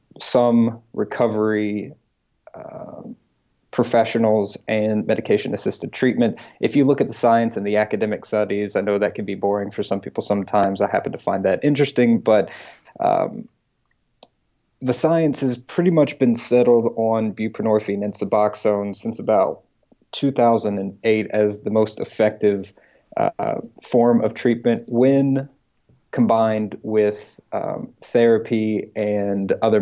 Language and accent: English; Winfield, West Virginia, United States; I grew up in West Virginia, about 30 minutes outside of the capital city of Charleston, in a place called Winfield, Putnam County.